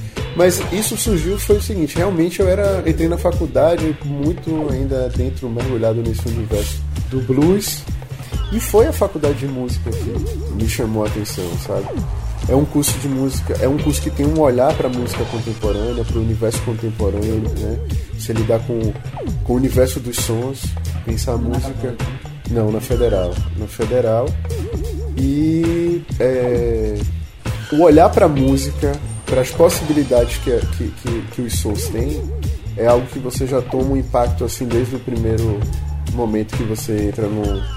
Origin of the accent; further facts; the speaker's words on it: Aracaju, Sergipe, Brazil; moved away as an adult; now in Salvador, Brazil; sou de Aracaju, Sergipe. Eu moro aqui em Salvador há 13 anos. Vim pra cá pra fazer faculdade de música, o curso de composição. E, enfim, vim pra estudar música e acabei ficando. Acabei fazendo, me tornando parte da cidade e meio baiano mesmo.